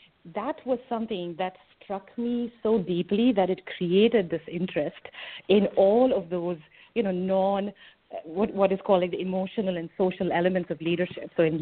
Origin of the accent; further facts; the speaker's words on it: India; I grew up in India, and I began my career more than 20 years ago.